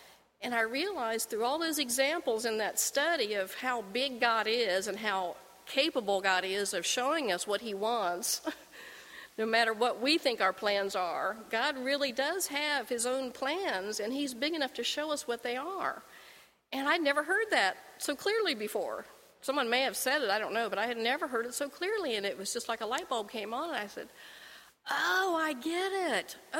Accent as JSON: {"language": "English", "town": "Lithopolis", "region": "Ohio", "country": "United States", "tie": "born or raised there", "said": "You know, I grew up 2 miles outside of Lathopolis, Ohio, which is a town of 600 people."}